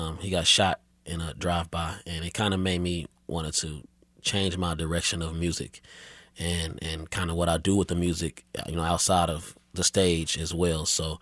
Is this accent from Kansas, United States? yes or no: yes; Kansas, United States; I grew up in Wyandotte County off 5th and Quindaro. I currently live east of Troost.